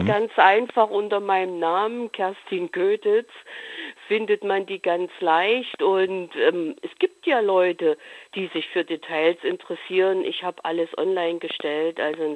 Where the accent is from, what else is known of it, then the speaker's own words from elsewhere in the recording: Saxony, Germany; Bei uns in Sachsen ist ja anders als in Thüringen oder auf Bundesebene.